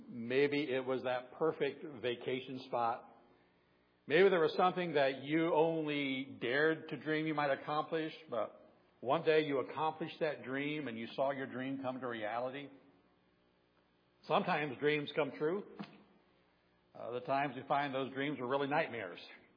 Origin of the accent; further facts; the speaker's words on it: Ohio, United States; I grew up in Southern Ohio, far away from any tropical beaches, beautiful ocean waters.